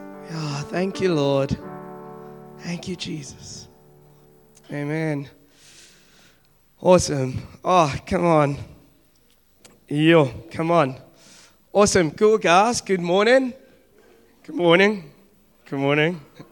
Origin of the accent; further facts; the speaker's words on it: Cape Town, Western Cape, South Africa; also born or lived in Democratic Republic of the Congo; now in Johannesburg, South Africa; And I was born in the DRC. I grew up in Cape Town, for the guys that don't know.